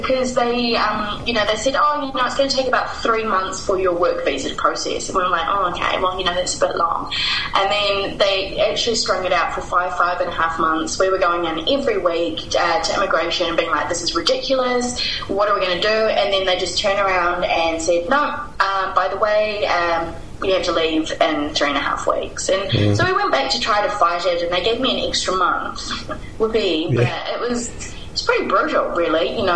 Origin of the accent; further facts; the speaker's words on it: New Zealand; As a New Zealander, I have the right to complete a 1-year working holiday visa in 25 different countries